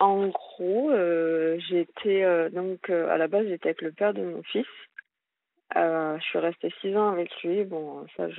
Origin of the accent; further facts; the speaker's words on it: Hauts-de-France, France; À la base, je suis nordiste, je suis partie dans le sud